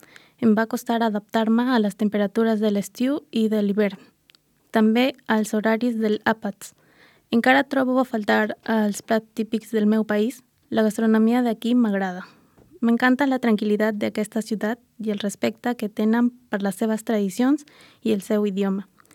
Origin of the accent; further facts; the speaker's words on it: Peru; Catalan is a second language; now in Spain; sóc del Perú. Fa 2 anys vaig arribar a Catalunya. Al principi em va sorprendre el canvi. Estava acostumada a viure molt a prop al mar